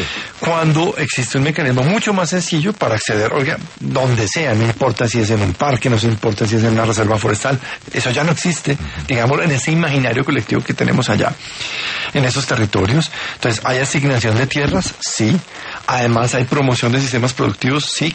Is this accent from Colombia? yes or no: yes; Colombia; y que los tenemos que asumir como colombianos